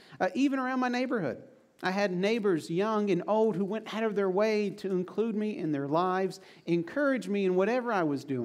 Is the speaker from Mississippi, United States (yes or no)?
no; St. Paul's, North Carolina, United States; Now, that's the exact opposite of my hometown. St. Paul's is a small town in southeastern North Carolina, and it's home to about 2,000 people and 6 stoplights.